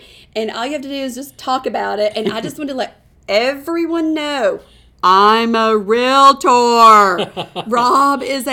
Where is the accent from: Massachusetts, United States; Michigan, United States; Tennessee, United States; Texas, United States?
Tennessee, United States; You know, I'm 13 hours away from home and somebody's guessing that I'm from Tennessee.